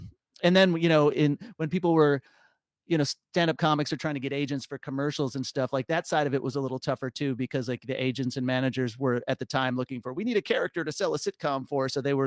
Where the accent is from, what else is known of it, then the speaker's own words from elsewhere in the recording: Waukegan, Illinois, United States; Yeah, I grew up in Waukegan, Illinois. Shout out to Waukegan.